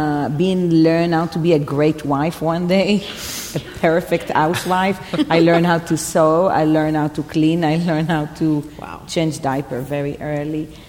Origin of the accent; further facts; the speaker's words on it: Israel; My I grew up in actually in Nebrak, very close to Tel Aviv